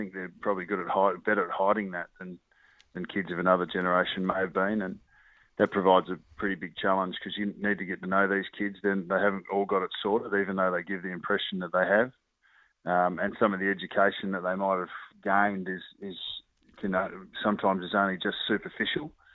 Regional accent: Adelaide, South Australia, Australia; we were southern bred. I was born in Adelaide and Dad obviously, grew up in Adelaide.

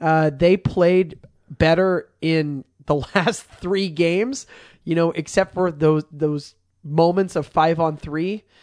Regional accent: Canada; Wait, I'm Canadian. Wait, my team's in town? I'm in.

